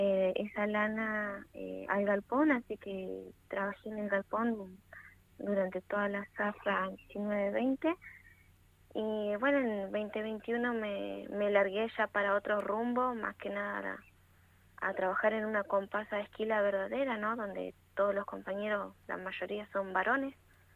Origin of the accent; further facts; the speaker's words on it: Los Menucos, Río Negro, Argentina; No, soy del pueblo, pero bueno, particularmente no me encuentro viviendo más que nada en el paraje del campo de mi papá, que está en Ancayapao, en el departamento del Cuy.